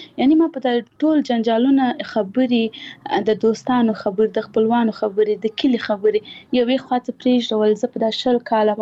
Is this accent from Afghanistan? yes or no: yes; Paktia, Afghanistan; زه خپل خپل د پکتیا ولایت یم، زه د یو کلی یم